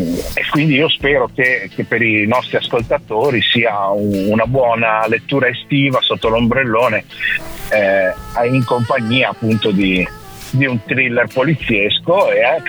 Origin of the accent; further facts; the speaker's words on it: Liguria, Italy; moved away as an adult; now in United Kingdom; Io sono ligure di nascita e ho vissuto in Liguria per 40 anni prima di trasferirmi qui in Inghilterra.